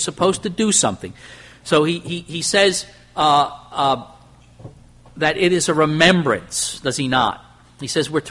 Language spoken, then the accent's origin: English; Pennsylvania, United States; We grew up in the Lehigh Valley, and when we went to Pittsburgh, and we're living out there, we're only 300 miles away.